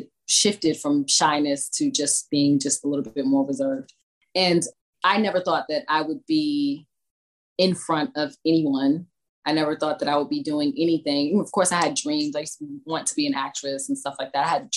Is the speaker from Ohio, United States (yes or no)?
no; Washington, District of Columbia, United States; I mean, I valued growing up in Southeast DC. I valued growing up in what we call the hood because it made me feel like I was streetwise.